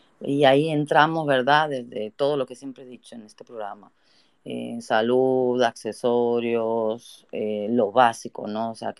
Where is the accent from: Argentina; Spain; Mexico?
Spain; como vengo de España, veo lo que pasa